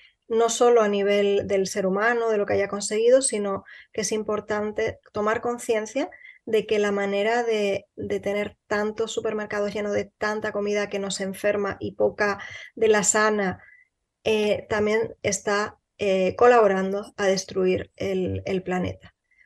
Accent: Spain; que yo soy de España, vivo en Canarias

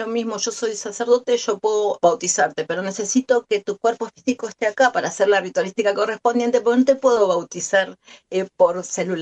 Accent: Argentina; somos argentinos y necesitamos entrar en un lugar y ver 155.403 títulos

